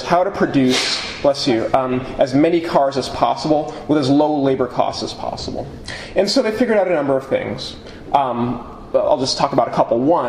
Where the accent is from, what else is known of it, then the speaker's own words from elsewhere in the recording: East Coast, United States; I'm not from Detroit, I'm from the East Coast.